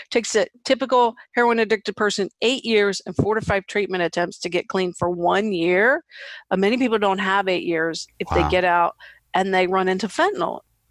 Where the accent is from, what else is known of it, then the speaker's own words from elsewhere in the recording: Urbana, Ohio, United States; No, I grew up in Ohio in a small factory town called Urbana.